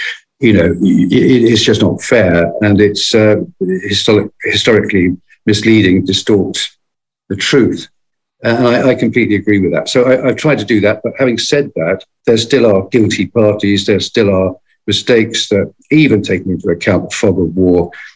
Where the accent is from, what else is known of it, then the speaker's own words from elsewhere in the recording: United Kingdom; I'm a Brit.